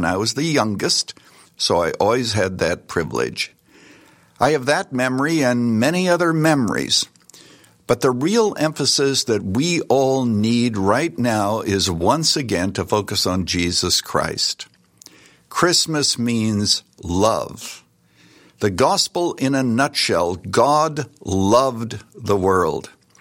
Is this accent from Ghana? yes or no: no; Canada; As a boy out on the farm growing up in Canada